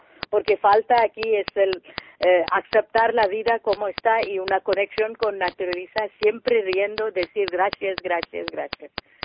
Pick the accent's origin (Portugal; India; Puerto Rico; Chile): India; Spanish is a second language; now in Spain; porque yo soy de la India, entonces en India nosotros tiene una temperatura, es más tropical